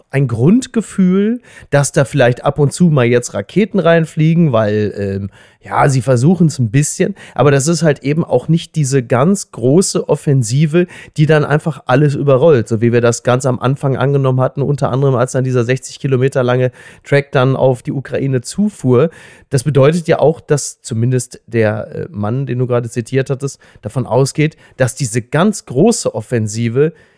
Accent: Germany; Und als Deutscher interessiert mich natürlich speziell, wie wir denn so rüberkommen.

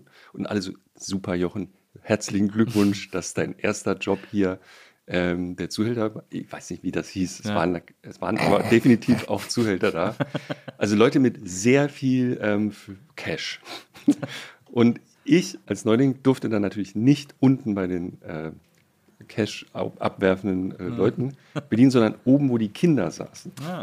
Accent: Baden-Württemberg, Germany; als Badener ist einem das völlig fremd, was da abgeht.

